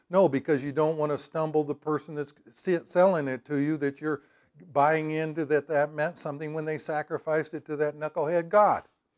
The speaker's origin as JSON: {"language": "English", "region": "the South", "country": "United States", "tie": "born or raised there", "said": "when I was growing up in the South, they had legalism out the gazoo."}